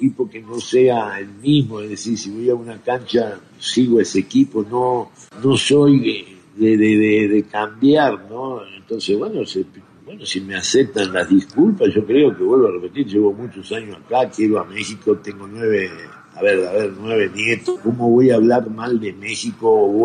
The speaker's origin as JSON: {"language": "Spanish", "country": "Argentina", "accent": "Argentine", "moved": "yes", "said": "muchas veces a mí me dicen, seguís hablando como argentino"}